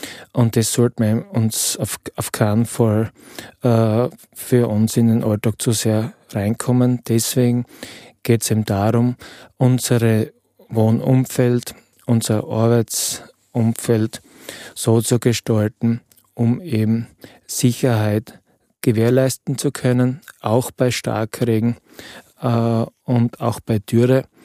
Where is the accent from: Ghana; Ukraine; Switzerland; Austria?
Austria; bei uns in Österreich, aber auch in anderen Ländern